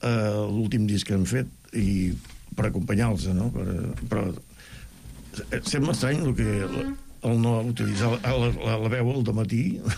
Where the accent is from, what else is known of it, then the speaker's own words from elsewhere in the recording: Begur, Catalonia, Spain; De molt petit, molt petit. Jo sóc de Begur, terra empordanesa, el poble dels més macos que hi ha a la costa